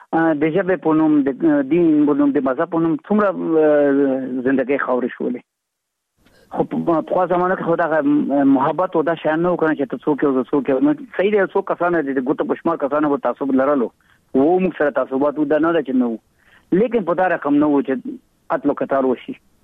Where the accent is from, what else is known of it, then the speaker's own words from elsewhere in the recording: Afghanistan; نو موږ د افغانستان افغانان یو، موږ ته افغانستان خپل وطن ده.